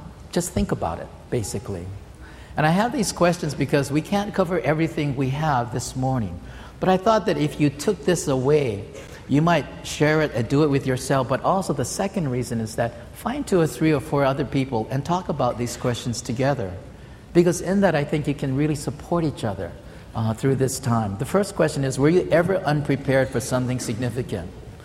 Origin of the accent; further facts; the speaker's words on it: Hawaii, United States; You know, I grew up here in Hawaii